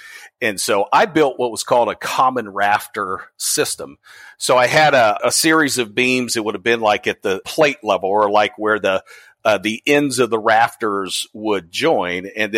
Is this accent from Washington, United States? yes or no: no; Beaver Falls, Pennsylvania, United States; I grew up in Beaver Falls, Pennsylvania.